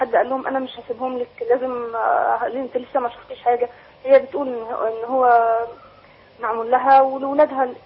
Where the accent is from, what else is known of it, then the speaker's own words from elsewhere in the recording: Dakahlia, Egypt; يعني مثلا احنا من الدقهلية بياخدوه يبعدوا القاهرة يرجع لهم تاني